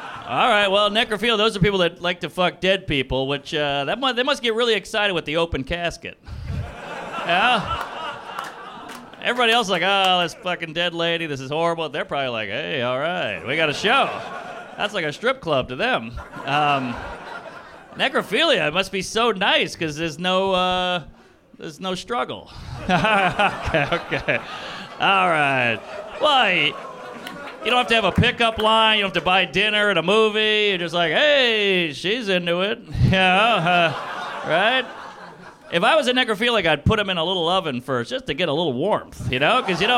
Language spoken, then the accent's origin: English; New Orleans, Louisiana, United States; I'm from New Orleans. Fun town. Yeah. Hell of a town. Not a great place to grow up, if I'm being completely honest. I grew up in a dilapidated mansion in a poor black neighborhood